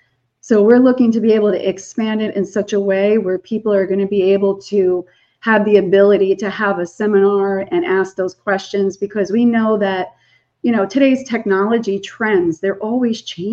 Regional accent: Nesconset, New York, United States; We're from Long Island, part of Nesconset by the Smith Haven Mall. And we love it out here.

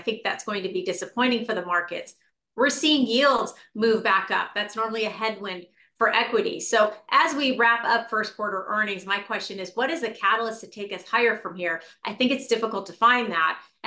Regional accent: Stockton, California, United States; I grew up in Stockton, California.

